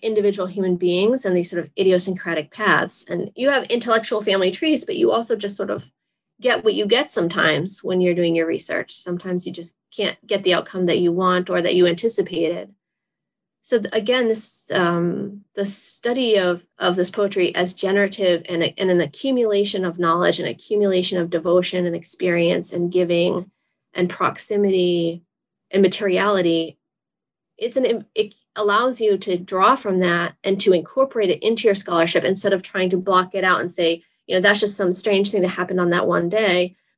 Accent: Massachusetts, United States; I'm from Massachusetts. We don't have a lot of these like jaggery or different kinds of flowers

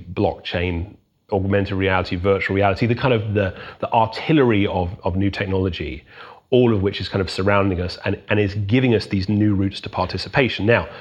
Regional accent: England, United Kingdom; I was growing up in England

